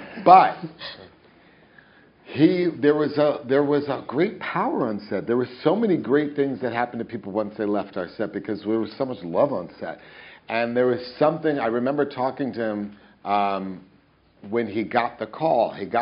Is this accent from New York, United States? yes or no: yes; New York City, New York, United States; Maybe because I was raised in New York City, which is this melting pot